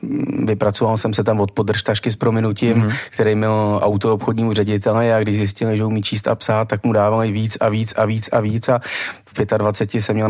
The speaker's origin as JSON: {"language": "Czech", "town": "Český Brod", "region": "Central Bohemian Region", "country": "Czechia", "tie": "born or raised there", "also_born_or_lived": "Prague", "said": "strávil vlastně až do studování vysoké školy a pak jsem se přestěhoval do Prahy. Takže vlastně jsem narozený v Praze, ale celou dobu jsem bydlel a žil v Českém Brodě. Takže když jsem potřeboval, tak jsem ukázal narozen v Praze, ale když jsem potřeboval zase jinak, takže spíš středočech."}